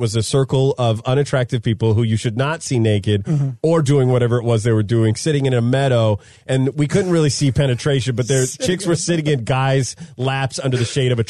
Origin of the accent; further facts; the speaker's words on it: Modesto, California, United States; we used to ride our bikes to the Video King, which is like a Blockbuster Hollywood Video in my hometown of Modesto.